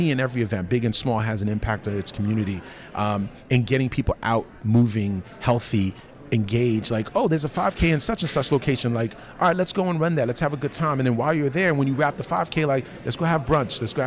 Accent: New York City, New York, United States; I think I'm biased as a New Yorker. I think New York has the best pizza.

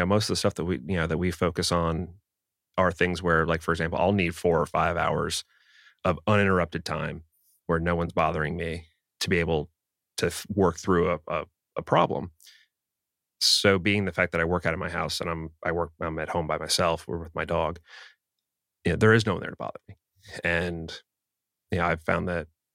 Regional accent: Boston, Massachusetts, United States; born there; also born or lived in Pittsburgh; We were in Pittsburgh at the time, but I was born in Boston.

